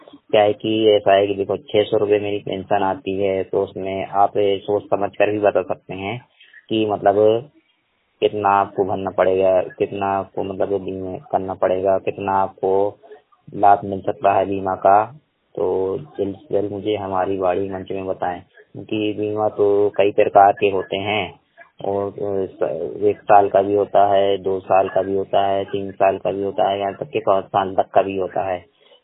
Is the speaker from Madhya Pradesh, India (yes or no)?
yes; Madhya Pradesh, India; वैसे तो क्या है कि मध्य प्रदेश का रहने वाला हूँ